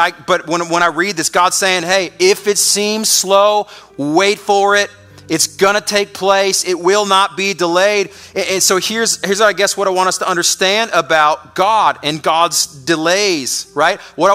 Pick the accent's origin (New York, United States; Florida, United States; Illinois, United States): Illinois, United States; Chicago; I grew up in Chicago, so that's, you know, I'm pretty firm on this, right?